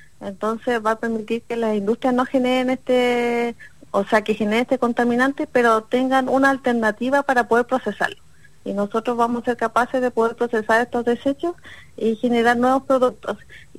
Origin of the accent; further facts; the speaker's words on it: Antofagasta, Chile; also born or lived in Calama; Yo nací en Calama, uh-huh. Pero toda mi vida he vivido en Antofagasta.